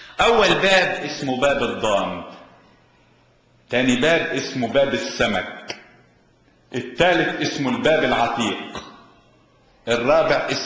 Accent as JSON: {"language": "Arabic", "country": "Egypt", "said": "عندنا في مصر حتة الأرض اللي مش متصورة بتبقى مقلب للزبالة."}